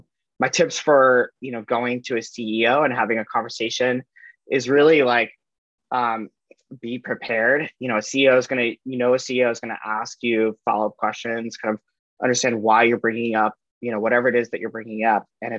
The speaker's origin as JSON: {"language": "English", "region": "Ohio", "country": "United States", "tie": "born or raised there", "said": "I grew up in Ohio, and I worked on a farm when I was kind of super young, like 13 years old."}